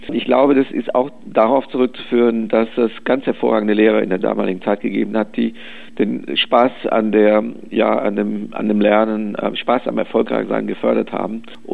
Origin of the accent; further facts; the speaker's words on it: Sântana, Arad County, Romania; Ich war leider nicht in Temeswar, ich war nur in Arad und in St. Anna, wo ich aufgewachsen bin. Es ist sicher ein Teil meiner Wurzel, das ist ohne Frage so.